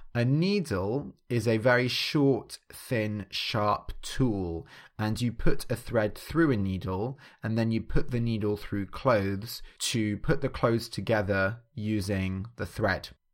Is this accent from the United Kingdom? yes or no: yes; England, United Kingdom; So growing up in England, I grew up Christian.